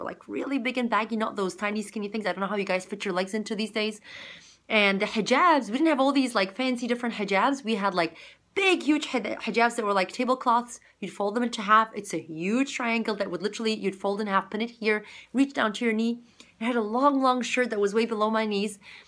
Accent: Zimbabwe; also born or lived in Egypt; I was raised in Zimbabwe as a little child all the way into middle school, and I went to a private British school.

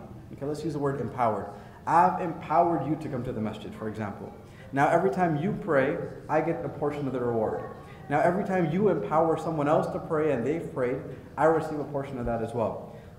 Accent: Canada; A lot of us growing up in Canada, we have this dual personality disorder, right? Like, I am Muslim in my community

